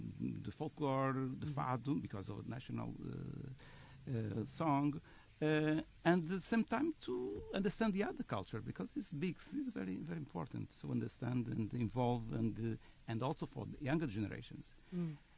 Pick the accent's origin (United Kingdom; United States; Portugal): Portugal; Madeira; English is a second language; I'm from Madeira Island.